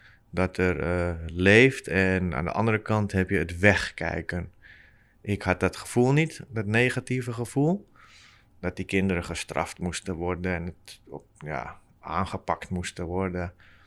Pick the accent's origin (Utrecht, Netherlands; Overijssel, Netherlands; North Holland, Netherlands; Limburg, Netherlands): North Holland, Netherlands; Amsterdam; born there; Ik ben geboren in Amsterdam. Ik ben 35 jaar.